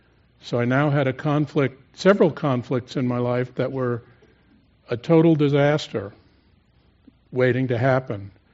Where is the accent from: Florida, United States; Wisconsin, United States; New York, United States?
New York, United States; New York City; born there; I was born in New York City. We'll get that out of the way right away.